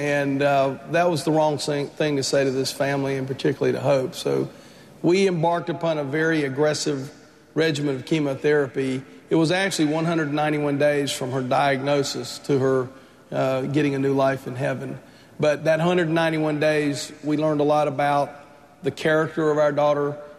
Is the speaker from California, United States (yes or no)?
no; Goldsboro, North Carolina, United States; Growing up in Goldsboro, North Carolina, eastern part of the state, before we went to church on Sunday morning